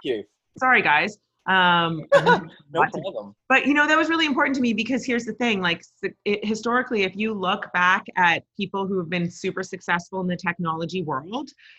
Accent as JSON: {"language": "English", "town": "Toronto", "region": "Ontario", "country": "Canada", "tie": "born or raised there", "lives_now": "New York, United States", "said": "Yeah, born and raised in Toronto."}